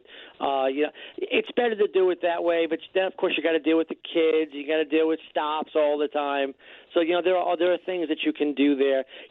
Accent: New York, United States; I'm from the New York area.

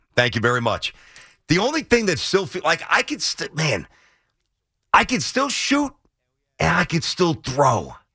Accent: Brooklyn, New York, United States; because I'm coming in from Brooklyn.

